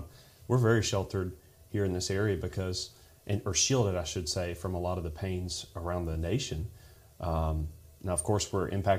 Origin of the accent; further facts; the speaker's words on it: Walls, Mississippi, United States; also born or lived in South Haven; I was born in South Haven here, and I've lived in DeSoto County my entire life, and for the most of my childhood, I lived on the complete west side of the county in Walls, and now I live on the opposite side of Olive Branch.